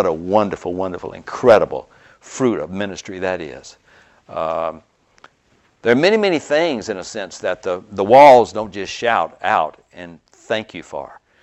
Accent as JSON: {"language": "English", "region": "Alabama", "country": "United States", "said": "I remember I went through a phase that I'm from Alabama. And I just yearned to return to my roots."}